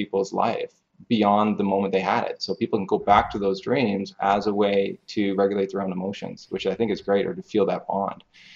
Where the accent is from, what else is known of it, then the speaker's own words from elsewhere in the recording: Canada; because I'm from Canada.